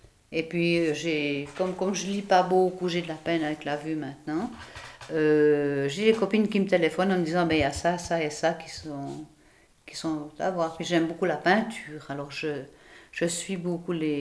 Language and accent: French; Boudry, Neuchâtel, Switzerland; also born or lived in Colombier; fait, je suis née à Boudry et puis mes parents sont venus habiter avec leur bébé.